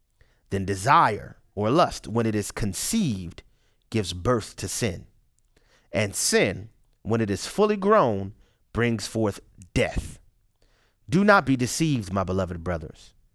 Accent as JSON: {"language": "English", "region": "Louisiana", "country": "United States", "tie": "born or raised there", "said": "I had to take bar exams primarily because my home state, Louisiana, doesn't have reciprocity"}